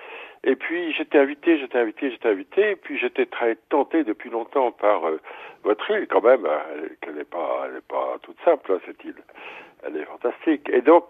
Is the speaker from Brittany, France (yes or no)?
yes; Brittany, France; c'est pas forcément parce que je suis breton que je me retrouve en Corse